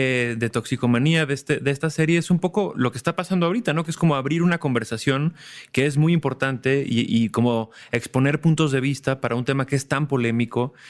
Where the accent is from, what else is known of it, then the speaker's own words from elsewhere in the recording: Mexico; como mexicanos, al menos yo crecí como escuchando